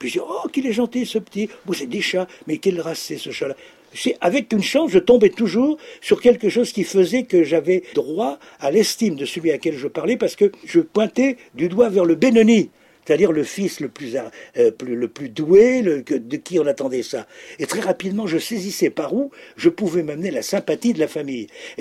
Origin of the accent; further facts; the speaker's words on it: Provence-Alpes-Côte d'Azur, France; chez nous en Camargue